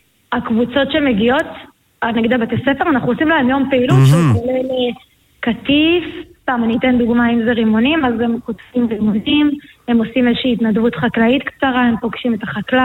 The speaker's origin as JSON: {"language": "Hebrew", "town": "Shomria", "region": "Southern District", "country": "Israel", "tie": "born or raised there", "said": "אני גדלתי שם, לא, עכשיו אני גרה בסטוסיה, זה גם בדרום."}